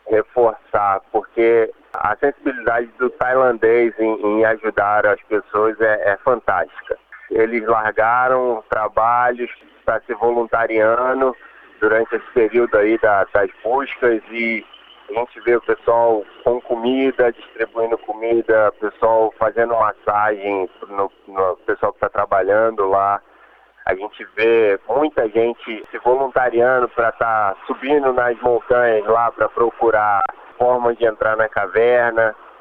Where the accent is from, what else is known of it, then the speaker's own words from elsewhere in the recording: Petrópolis, Rio de Janeiro, Brazil; moved away as an adult; now in Thailand; Então, eu sou de Petrópolis, no estado do Rio.